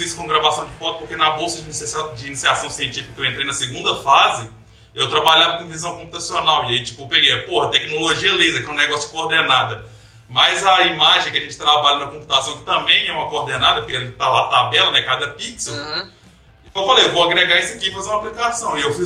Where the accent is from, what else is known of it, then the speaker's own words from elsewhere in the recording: Minas Gerais, Brazil; moved away; quando eu vim de Minas, a gente falava período da faculdade, aqui o pessoal falava fase.